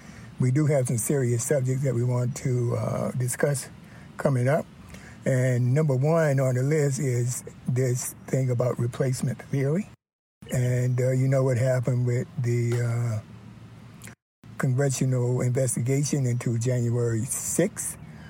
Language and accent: English; North Carolina, United States; For me, I'm from North Carolina, you know.